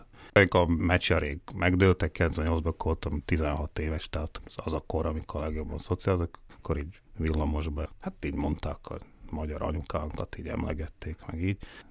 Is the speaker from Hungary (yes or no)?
no; Bratislava, Bratislava Region, Slovakia; 7 éves voltam, amikor itt változott a rendszer. 90-es évek az érdekes volt Pozsonyban, mert tulajdonképpen ilyen burokban nőttem föl, hogy egyrészt minden oldalról magyar családban, meg háztartásban, meg egy magyar iskolában a Duna utcán